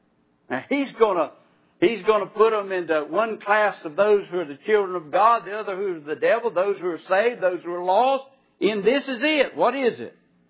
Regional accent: North Carolina, United States; I'm from Eastern North Carolina. Most of you know that. I'm just a country preacher.

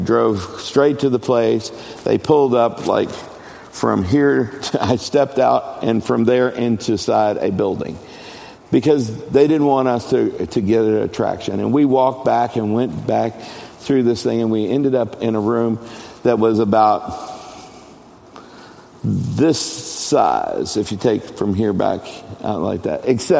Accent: United States; I'm an American. I too suffer from that here in my country, but I do not want to give that up.

